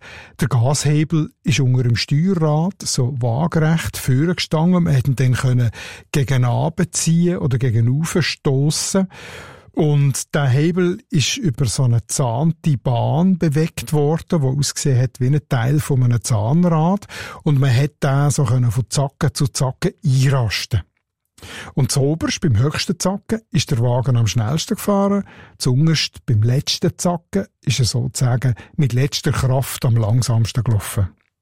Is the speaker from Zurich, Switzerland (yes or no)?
no; Solothurn, Switzerland; accent: Schwarzbubenland dialect; In meinem Dialekt ist ein Gutzi ein Bonbon, also ein Zucker, ein Zuckerli.